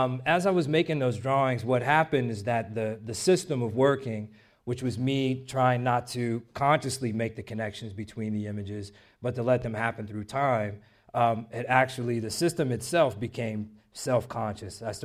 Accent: Los Angeles, California, United States; I'm an artist. I'm from Los Angeles

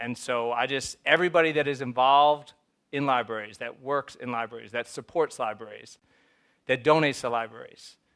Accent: Atlanta, Georgia, United States; I was mentioning to Robin that I was raised in libraries. I grew up in Atlanta, and my parents had split up.

